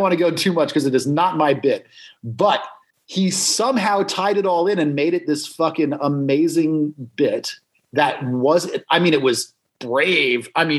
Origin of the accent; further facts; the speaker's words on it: Hudson Valley, New York, United States; man, that's wild because I grew up in the Hudson Valley.